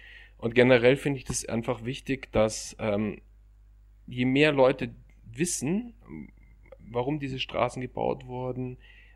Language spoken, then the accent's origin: German; Munich, Bavaria, Germany; Ich bin als Münchner generell viel in den Bergen.